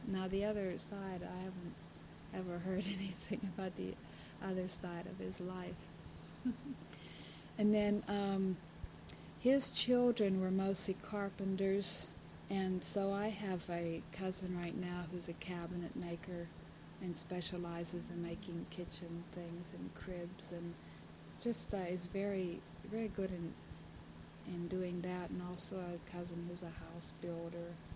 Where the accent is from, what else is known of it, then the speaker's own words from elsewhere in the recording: Nicktown, Pennsylvania, United States; born there; I was born in Spangler Hospital, although I call my place of birth Nicktown. That's my parish.